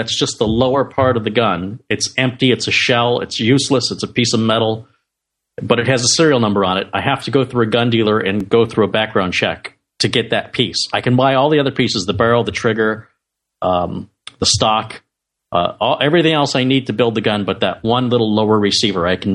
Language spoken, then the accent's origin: English; United States; As an American, it is the law for me to know all about guns.